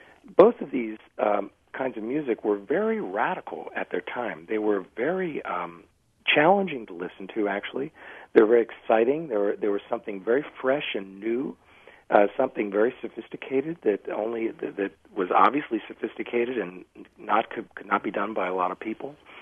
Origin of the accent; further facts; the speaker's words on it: Wausau, Wisconsin, United States; born there; I was born in Wausau, Wisconsin, actually.